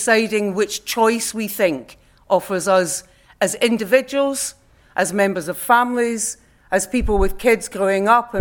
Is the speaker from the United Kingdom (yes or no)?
yes; Glasgow, Scotland, United Kingdom; And as a Glaswegian in particular, albeit I did live here for 13 years, thanks very much for the invitation.